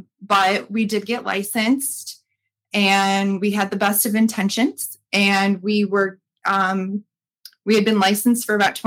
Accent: Detroit, Michigan, United States; I'm from Metro Detroit. We met in college, came back to Michigan.

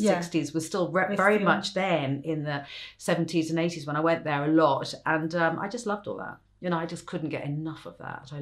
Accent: Lagos, Nigeria; now in United States; And my father was in the army. I grew up in Africa.

